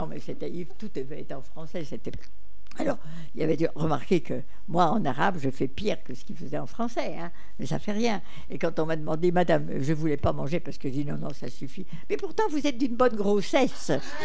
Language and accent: French; south of France, France; Et quand j'ai dit ça en France, on a cru que je galège parce que je suis du Midi.